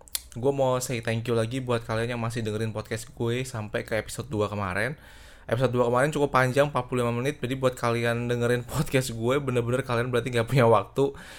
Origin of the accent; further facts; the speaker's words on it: Semarang, Central Java, Indonesia; gue sebenarnya kuliah di Semarang, asal gue dari Semarang, tapi bokap dan nyokap gue tuh waktu itu tidak tinggal di Semarang. Jadi gue waktu kuliah itu udah ngerantau.